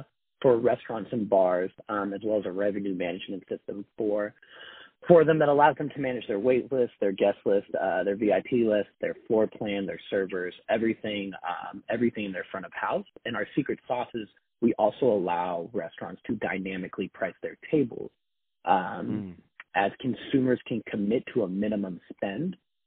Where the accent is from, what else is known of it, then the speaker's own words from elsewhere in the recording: Seattle, Washington, United States; So born and raised in Seattle, I've always had a passion for entrepreneurship since high school.